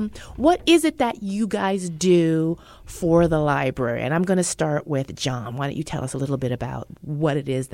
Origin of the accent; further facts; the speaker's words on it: San Francisco, California, United States; I'm from San Francisco and I'm accustomed to the library being open every day of the week.